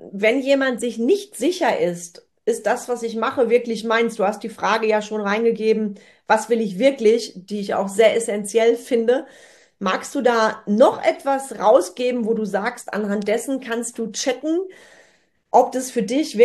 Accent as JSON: {"language": "German", "town": "Bonn", "region": "North Rhine-Westphalia", "country": "Germany", "tie": "born there", "said": "genau, und ich komme ja dann auch noch gebürtig aus Bonn."}